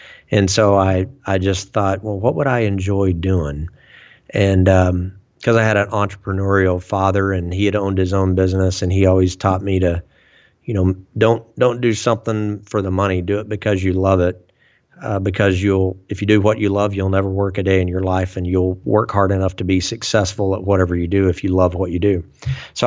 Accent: Fort Smith, Arkansas, United States; And I got picked up for an Air National Guard slot in my hometown of Fort Smith.

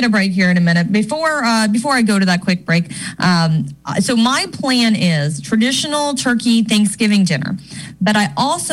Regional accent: Florida, United States; You stop it. I was raised in Florida.

